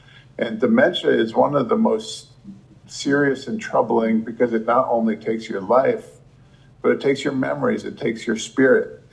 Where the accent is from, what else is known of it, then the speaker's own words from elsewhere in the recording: Philadelphia, Pennsylvania, United States; moved away as an adult; I don't even come from Kentucky. I came from Philadelphia 20 years ago to work with him